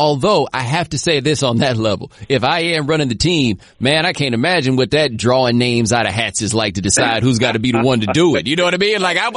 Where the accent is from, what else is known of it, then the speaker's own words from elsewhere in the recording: Texas, United States; moved away as an adult; I went to school growing up in Waller County, Texas, which has been in the news at various points.